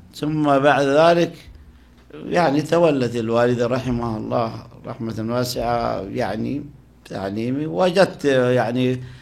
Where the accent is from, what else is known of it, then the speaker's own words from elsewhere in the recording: Sohag Governorate, Egypt; البلد هذه يمكن الإخوة يعرفون طبعا، خاصة عندنا من الجنوب، جنوب الصعيد يعرفونه، هذه مركز البرية، أنا محافظة سوهاج.